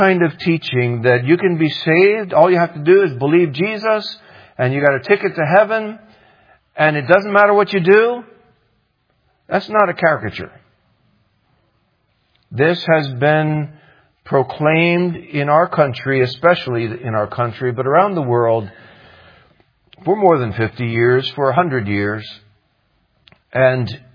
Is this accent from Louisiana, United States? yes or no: yes; New Orleans, Louisiana, United States; But I do remember when I was growing up in New Orleans, Louisiana